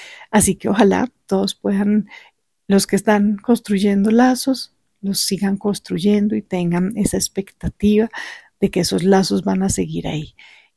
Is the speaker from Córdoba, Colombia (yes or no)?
no; Manizales, Caldas, Colombia; tuve la oportunidad de viajar a mi ciudad natal, a Manizales.